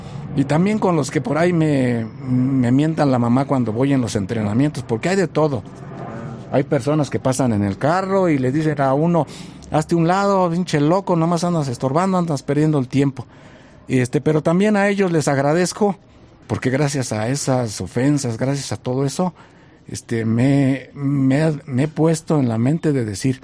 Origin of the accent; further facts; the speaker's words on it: Mexico; Incluso he tenido la oportunidad de 3, 4 países a dar lo mejor de mí como mexicano.